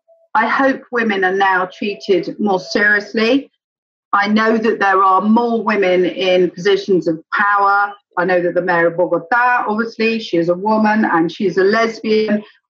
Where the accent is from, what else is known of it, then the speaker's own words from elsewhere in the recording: England, United Kingdom; accent: English; because apparently I'd lost my English accent so much that I was talking in a very strange way in London